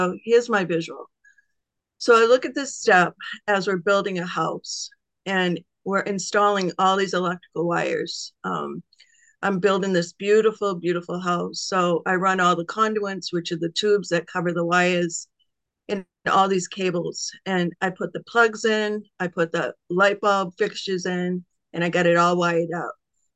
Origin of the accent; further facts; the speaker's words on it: Maine, United States; I'm from Maine, and I'm a recovered compulsive overeater.